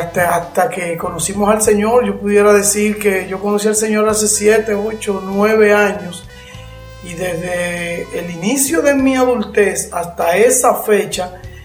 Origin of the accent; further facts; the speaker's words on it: Santo Domingo, National District, Dominican Republic; Somos del sur de la República. Y desde muy pequeño, pues llegamos acá a la ciudad de Santo Domingo. Recuerdo que nos alojamos en lo que le dicen el Caliche de Cristo Rey, que es una barriada muy, muy, hoy en día puede decirse que es muy peligrosa